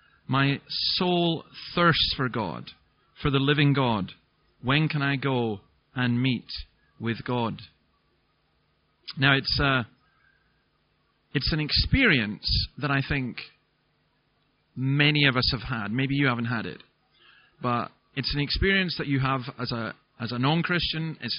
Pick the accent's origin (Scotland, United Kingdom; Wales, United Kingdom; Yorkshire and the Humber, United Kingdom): Scotland, United Kingdom; I'm from Scotland